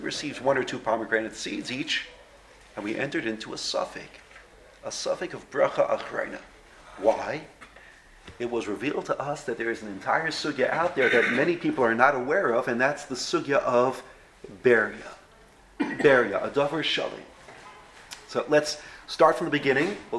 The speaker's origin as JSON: {"language": "English", "country": "United States", "said": "Now, when you say pip, I'm going to say pit because I'm from the States, so you won't be confused."}